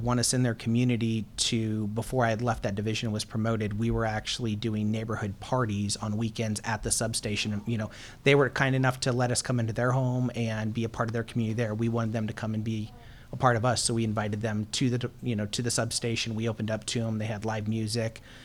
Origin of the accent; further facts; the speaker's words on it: Tucson, Arizona, United States; In Tucson, Arizona.